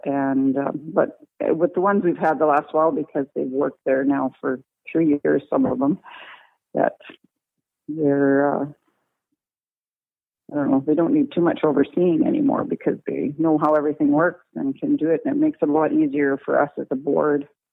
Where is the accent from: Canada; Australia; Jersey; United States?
Canada; Avonlea, Saskatchewan; also born or lived in Regina; I've lived here most of my life now. I guess I was born in Regina, but Avonlea would be in our home.